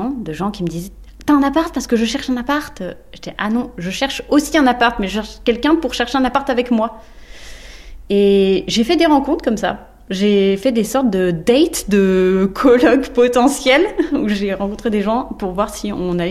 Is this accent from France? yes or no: yes; Le Pré-Saint-Gervais, Île-de-France, France; le Pré Saint-Gervais, c'est ma ville natale. Non, c'est ma ville d'enfance. C'est la ville dans laquelle mes parents vivent.